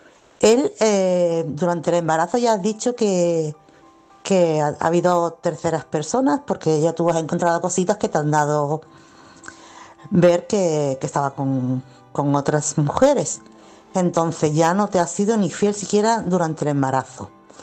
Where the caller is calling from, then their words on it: Chiclana, Andalusia, Spain; corresponsal de Chiclana